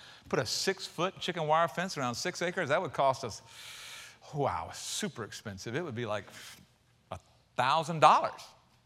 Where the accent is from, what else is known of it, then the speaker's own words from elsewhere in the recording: South Carolina, United States; Dude, I'm from South Carolina. What'd y'all expect, right?